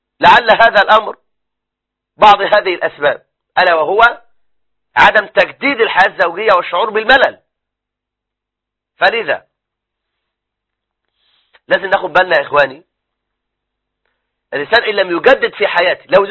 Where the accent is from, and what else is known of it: Egypt